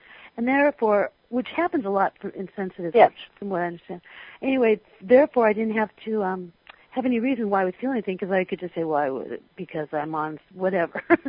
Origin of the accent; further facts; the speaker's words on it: California, United States; But from there, I grew up in California.